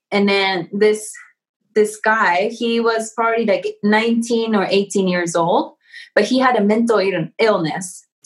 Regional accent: Japan; English is a second language; I was born and raised in Japan, right? And this experience was very different from growing up in America, right?

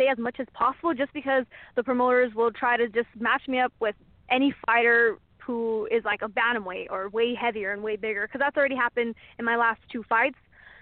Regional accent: East Los Angeles, California, United States; especially where I grew up in East L.A.

